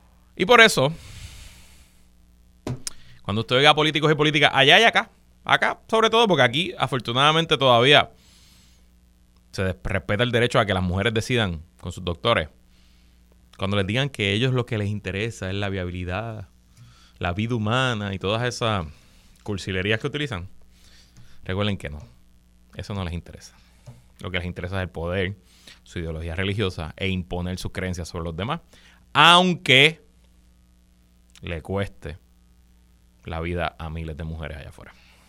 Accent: Puerto Rico; aún si los Estados Unidos nunca hubiera invadido a Puerto Rico, es más, si todavía nosotros fuéramos provincia española

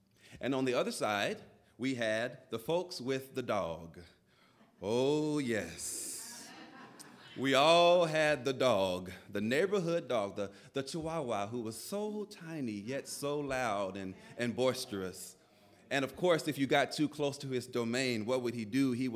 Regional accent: Memphis, Tennessee, United States; I grew up in Memphis, Tennessee.

